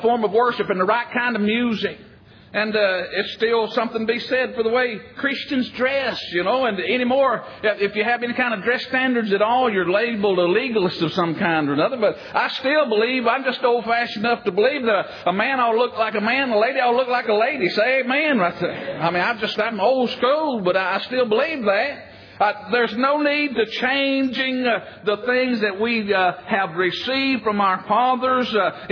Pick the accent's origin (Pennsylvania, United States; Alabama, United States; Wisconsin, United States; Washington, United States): Alabama, United States; Hey, I'm from Alabama. We got hackers up there, amen.